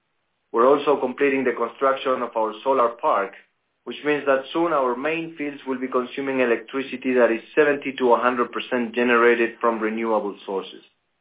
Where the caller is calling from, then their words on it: Bogotá, Bogotá Capital District, Colombia; We're connecting from Bogotá, Colombia, with our team to report on our business performance and second quarter results.